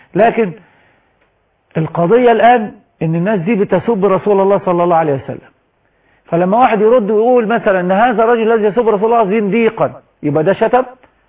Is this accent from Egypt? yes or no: yes; Sharqia Governorate, Egypt; now in Giza, Egypt; قلت له من مصر. قال لي منين مصر يعني؟ فانا ما قلتش من الشرقيه طبعا، قلت ايه المكان اللي انا ساكن فيه؟ قلت له من الهرم.